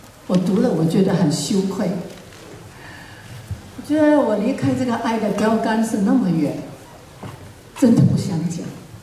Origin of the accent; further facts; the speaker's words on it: Fuzhou, Fujian, China; 我是福州人，我都不讲，我会讲福州话还是一些沈阳话